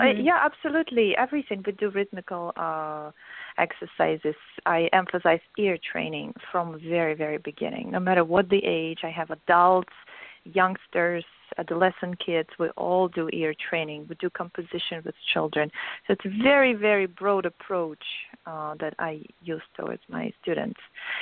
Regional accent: Kyiv, Ukraine; moved away as an adult; now in United States; one from Tchaikovsky Conservatory in Kyiv, Ukraine, my hometown, where I came 17 years ago, then another one in New Jersey. So I just moved from East Coast 3 months ago here.

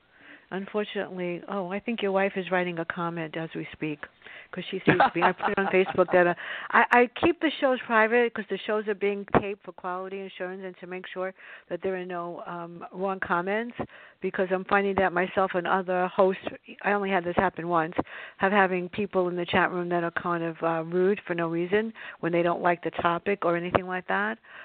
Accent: Bronx, New York, United States; And I grew up in the South Bronx, and there were a lot of different kinds of people there.

